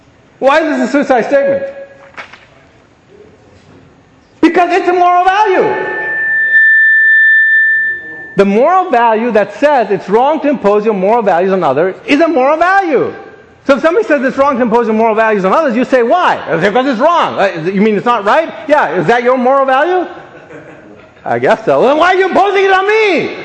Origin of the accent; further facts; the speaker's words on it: India; born there; As you know from my intro, I'm an Indian by birth.